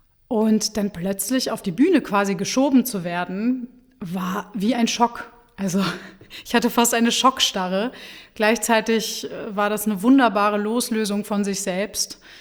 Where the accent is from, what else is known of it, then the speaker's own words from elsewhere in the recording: Hanover, Lower Saxony, Germany; now in Wuppertal, Germany; ich komme aus Hannover.